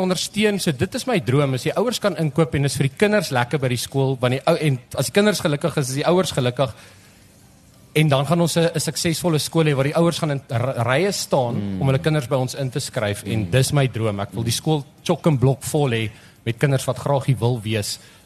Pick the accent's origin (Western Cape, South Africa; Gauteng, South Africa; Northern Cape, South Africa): Gauteng, South Africa; Krugersdorp; ek is nie oorspronkelijk van Pretoria af nie, ek kom al van Kreersdorp af.